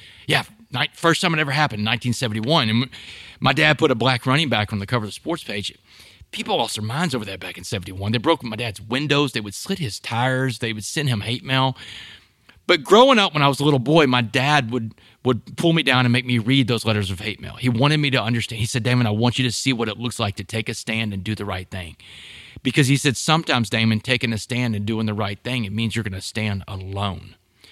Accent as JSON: {"language": "English", "town": "Port Arthur", "region": "Texas", "country": "United States", "tie": "born or raised there", "said": "I grew up in Port Arthur, Texas, down in Southeast Texas. And, you know, in Texas, we love high school football, man."}